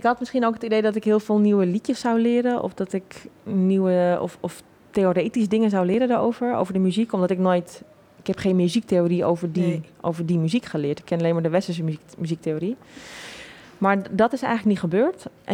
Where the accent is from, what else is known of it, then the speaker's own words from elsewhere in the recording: Netherlands; ik kom uit Nederland, dan was ik exotisch. Wat natuurlijk voor ons in Nederland heel raar is. Maar ik als Nederlander daar was exotisch.